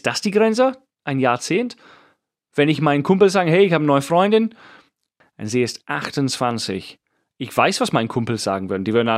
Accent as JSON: {"language": "German", "region": "England", "country": "United Kingdom", "said": "Ich bin Engländer. In England kriegt man Kinder mit 18, 19."}